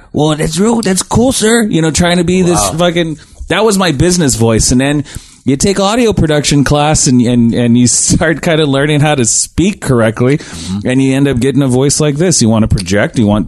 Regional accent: San Antonio, Texas, United States; We're overweight. We're from San Antonio. We like breakfast tacos.

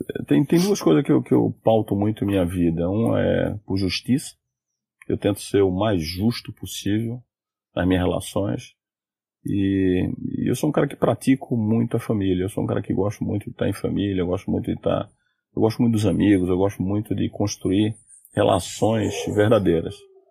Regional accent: Northeast Region, Brazil; Como um bom nordestino, a gente tem usado muitos finais de semana para ir para a praia.

